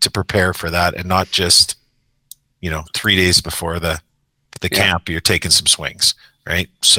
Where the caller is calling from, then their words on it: Newfoundland and Labrador, Canada; because obviously we're calling from Newfoundland